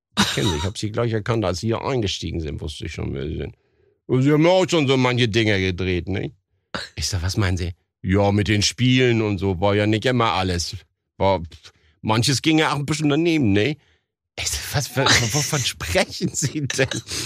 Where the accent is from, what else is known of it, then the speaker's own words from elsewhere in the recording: Germany; War völlig irritiert, gesagt, nee, ich bin Deutscher, ich spreche Italienisch.